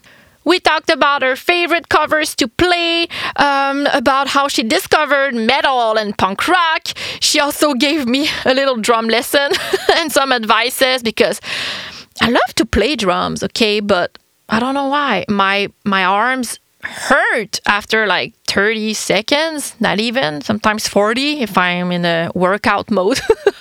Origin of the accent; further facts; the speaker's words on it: Quebec, Canada; Canadian from Quebec, and I always ask this question to my guests